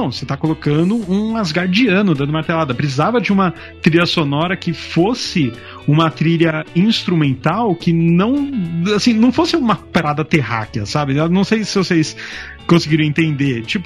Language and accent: Portuguese; São Caetano do Sul, São Paulo, Brazil; born there; eu nasci em São Caetano, não é, só que eu nunca morei em São Caetano, mas eu nasci lá.